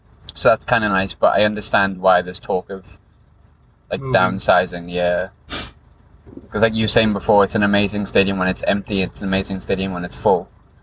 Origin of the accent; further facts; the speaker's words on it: Sunderland, North East England, United Kingdom; So I came from Glasgow originally, but I'm originally from Sunderland.